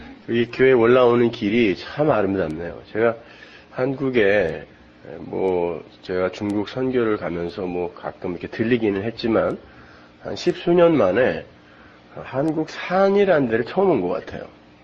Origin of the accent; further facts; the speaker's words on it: Pyeongtaek, Gyeonggi Province, South Korea; 제가 한 5살 무렵까지 그 시골에서 자랐거든요. 저 평택에서 제가 그 이 장손이라 우리 할아버지 할머니가 저를 거기서 키우셨어요.